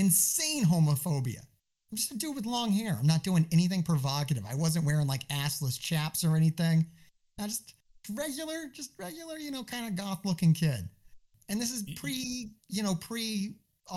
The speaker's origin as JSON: {"language": "English", "region": "Alaska", "country": "United States", "tie": "born or raised there", "said": "I was born in Alaska, and Alaska is known to Alaskans as the New South."}